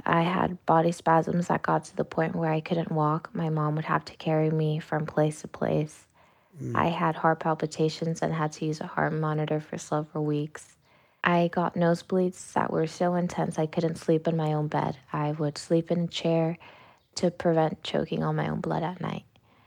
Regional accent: Los Angeles, California, United States; Yeah, so I grew up in South Los Angeles in between the Staples Center and USC.

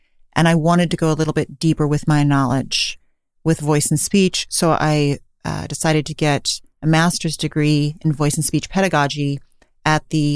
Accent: Davis, California, United States; now in San Francisco, United States; I'm from Davis, California, originally. I've lived in San Francisco for about 20 years.

